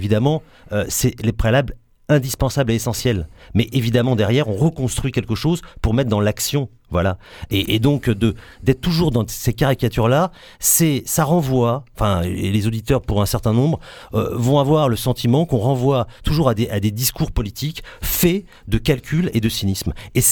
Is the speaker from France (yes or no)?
yes; Marseille, Provence-Alpes-Côte d'Azur, France; Aujourd'hui, moi, je suis Marseillais.